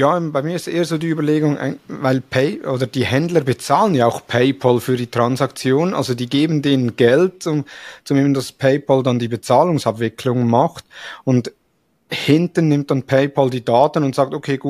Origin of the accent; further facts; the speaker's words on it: Switzerland; Eigentlich ähnlich wie bei uns in der Schweiz Twint